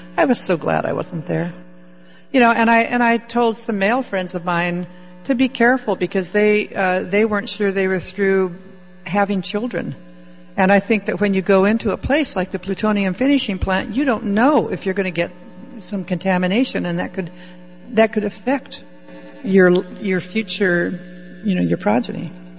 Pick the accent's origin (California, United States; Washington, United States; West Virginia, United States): Washington, United States; Spokane; I grew up in Spokane anyway, so I already got my dose, you know, as a downwinder.